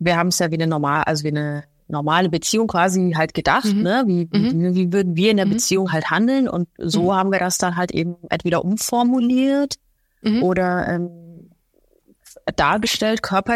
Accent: Munich, Bavaria, Germany; weil wir sind ja beide aus München

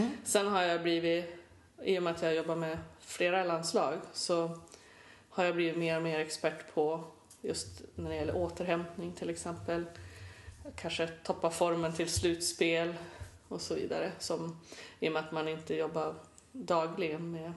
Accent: Skellefteå, Västerbotten County, Sweden; Jag är från Norrland, Skellefteå.

